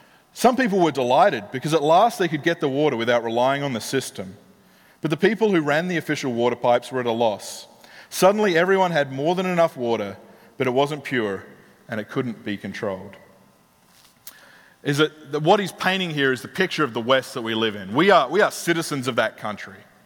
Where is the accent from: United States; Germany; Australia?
Australia; I grew up in the West. I grew up in Australia, which is very, very similar to America.